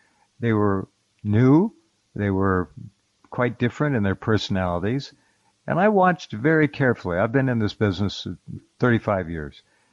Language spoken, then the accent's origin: English; Santa Barbara, California, United States; because we're both from Santa Barbara, and I claim territorial rights.